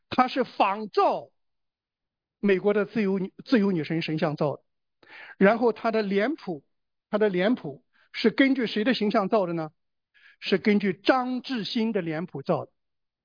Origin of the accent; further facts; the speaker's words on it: China; 我们中国人是不是一个拜偶像的民族？